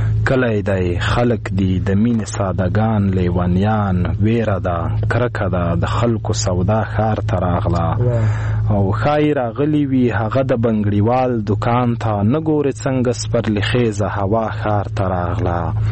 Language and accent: Pashto; Khost, Afghanistan; born or raised there